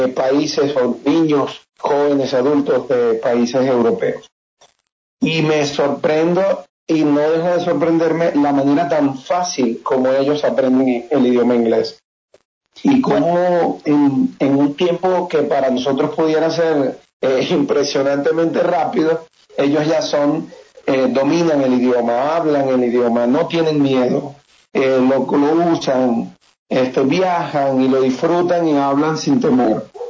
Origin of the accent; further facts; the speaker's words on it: Zulia, Venezuela; now in Caracas, Venezuela; Yo soy del Zulia, pero amo la ciudad de Caracas, vivo muy cerca de la ciudad de Caracas